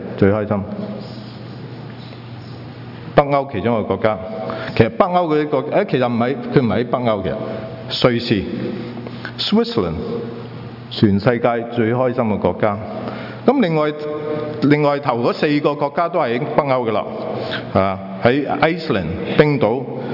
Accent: China; 咁我哋中國人都話啦，種瓜得瓜，又種豆得豆

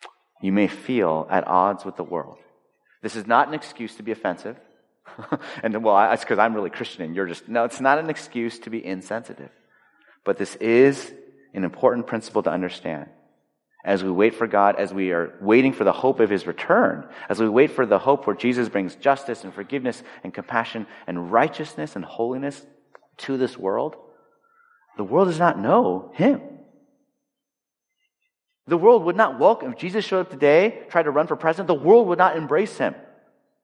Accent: Los Angeles, California, United States; I said, "Oh, I grew up in L.A.

